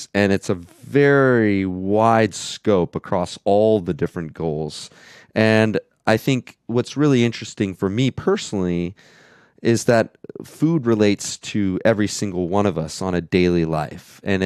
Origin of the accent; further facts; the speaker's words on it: Florida, United States; also born or lived in Alaska / New York City; Well, I grew up in Florida, but I lived in Alaska for 10 years, as well as living in New York City.